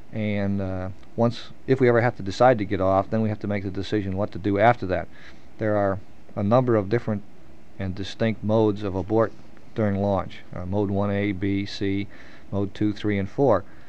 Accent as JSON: {"language": "English", "town": "Chicago", "region": "Illinois", "country": "United States", "tie": "born there", "lives_now": "Michigan, United States", "said": "No, I was born in Chicago, but my parents live in Michigan now, and we moved there in 1942 and have lived in Michigan since 1942."}